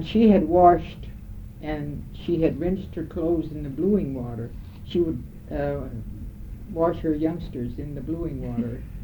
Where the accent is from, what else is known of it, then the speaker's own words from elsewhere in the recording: Minnesota, United States; also born or lived in Michigan; then I was born in 1905 in Michigan. And then we left Michigan in 1910 and moved to Minnesota.